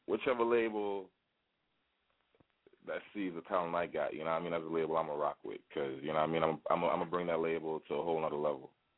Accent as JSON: {"language": "English", "country": "U.S. Virgin Islands", "tie": "born or raised there", "said": "growing up in the Virgin Islands, and I mean, like, seeing all my friends into, like, a lot of different stuff"}